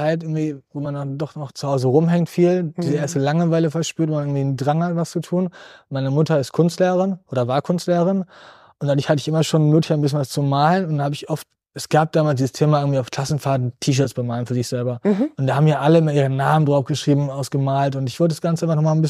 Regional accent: Bielefeld, North Rhine-Westphalia, Germany; ich bin ein Bielefelder

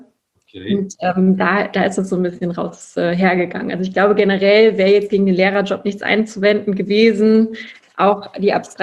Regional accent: Aachen, North Rhine-Westphalia, Germany; Ich komme ja aus Aachen

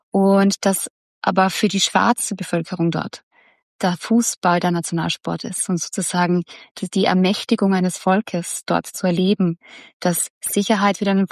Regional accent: Austria

